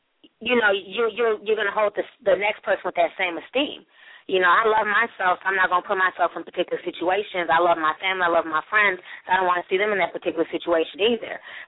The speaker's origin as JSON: {"language": "English", "town": "Harlem", "region": "New York", "country": "United States", "tie": "born or raised there", "said": "I mean, I grew up in Harlem, and I'm in graduate school"}